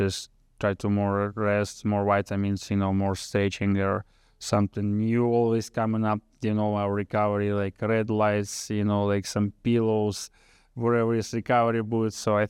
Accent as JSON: {"language": "English", "country": "Russia", "second_language": "English", "moved": "as an adult", "lives_now": "United States", "said": "because like from Russia to here is big difference, you know."}